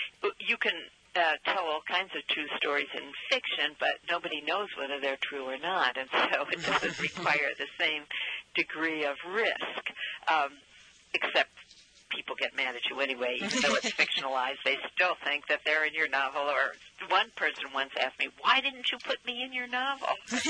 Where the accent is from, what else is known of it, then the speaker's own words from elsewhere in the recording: Cleveland Heights, Ohio, United States; moved away as an adult; now in New York, United States; I was raised in Cleveland, Ohio, in the suburb Cleveland Heights. And when I got to be 20, I took off for New York, and I really seldom looked back.